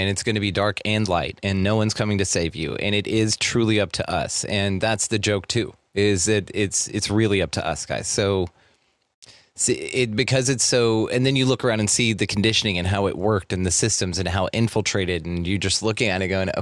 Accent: the South, United States; South. We do that. Like, it's weird to us when we go north and they don't.

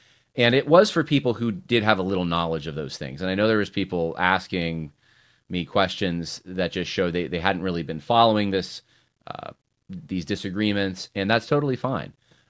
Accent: Van Nuys, California, United States; born there; My family's from there. I was born in Van Nuys

